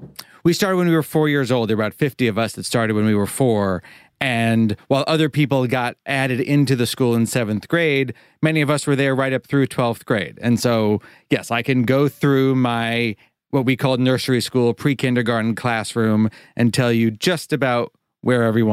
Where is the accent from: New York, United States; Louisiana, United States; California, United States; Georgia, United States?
New York, United States; New York City; Born and raised in New York City. In Manhattan.